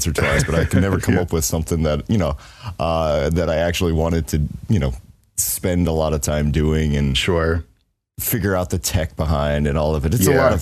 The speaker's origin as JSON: {"language": "English", "town": "Denver", "region": "Colorado", "country": "United States", "lives_now": "South Korea", "said": "Yeah, I'm from Denver originally. Okay. Kind of, yes. Yeah, I mean, I moved all around."}